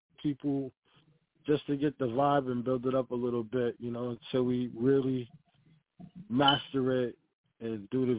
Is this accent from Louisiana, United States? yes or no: no; Bronx, New York, United States; now in Milford, United States; I'm initially from the Parkchester in Bronx, and then I moved to PA. So I'm like... I'm in the Milford area.